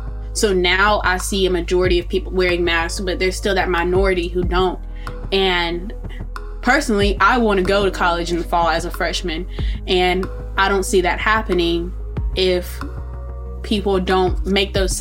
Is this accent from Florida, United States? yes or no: no; Montgomery, Alabama, United States; I'm from Montgomery, Alabama.